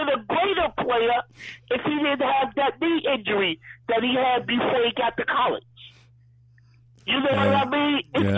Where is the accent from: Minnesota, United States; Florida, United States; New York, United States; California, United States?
New York, United States; But Gary, we grew up together in New York.